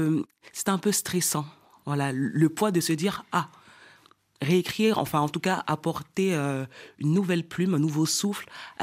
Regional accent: French Guiana; chez moi en Guyane, les oiseaux sont très en cage

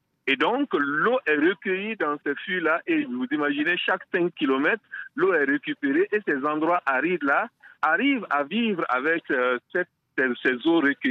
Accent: Bobo-Dioulasso, Hauts-Bassins, Burkina Faso; Moi, je suis un homme de 52 ans. Dès mon enfance, à Bourou-du-Lasso, à Ouara

